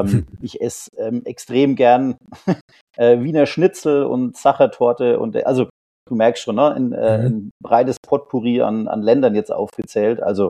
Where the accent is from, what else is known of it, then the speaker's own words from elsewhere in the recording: Bavaria, Germany; Landkreis Coburg, genau. Nicht aus Lautertal direkt, sondern eher ein anderes Dorf im Landkreis Coburg. Aber genau, ich komme aus der Region. Ich bin nie ernsthaft weggezogen. Bin auch heute noch hier.